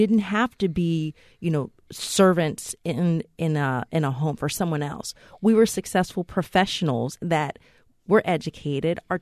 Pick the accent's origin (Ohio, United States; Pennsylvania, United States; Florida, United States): Ohio, United States; also born or lived in California; now in Texas, United States; Being from the Midwest myself, I grew up in Ohio.